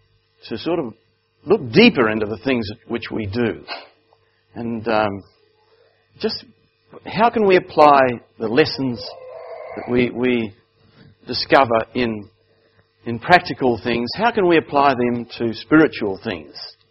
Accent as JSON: {"language": "English", "town": "Cairns", "region": "Queensland", "country": "Australia", "tie": "born there", "said": "I was born in Cairns, actually, many years before, just after the war, and Horsham was our second town back in Australia."}